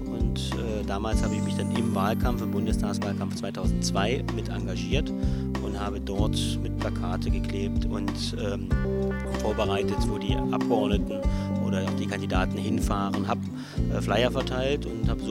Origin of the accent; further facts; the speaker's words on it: Thuringia, Germany; ich komme aus dem Freistaat Thüringen.